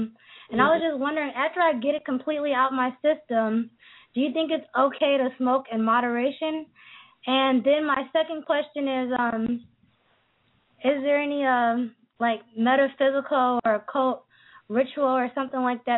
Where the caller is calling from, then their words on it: Minneapolis, Minnesota, United States; I'm calling from Minneapolis.